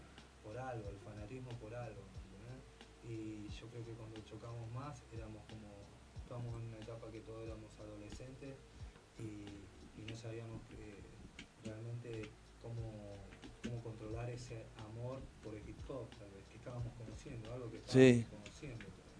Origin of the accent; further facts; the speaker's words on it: Moreno, Buenos Aires Province, Argentina; pibe de acá, en el barrio 2000, ¿viste? Me crié en el barrio 2000, soy de Moreno, con todas las carencias que puede tener cualquier chico creciendo en Argentina del 88, 89